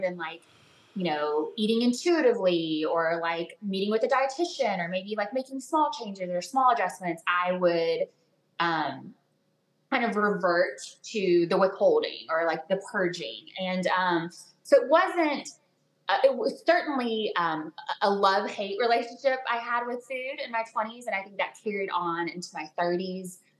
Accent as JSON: {"language": "English", "region": "the South", "country": "United States", "tie": "born or raised there", "said": "But that all those messages were kind of compounded and reinforced growing up in the South."}